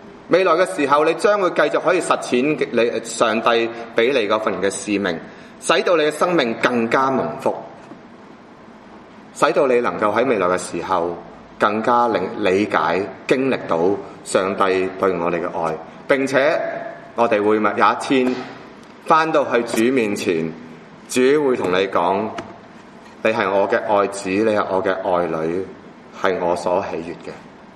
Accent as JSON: {"language": "Cantonese", "country": "China", "said": "即系新年农历，我哋中国人嘅新年前嘅岁晚"}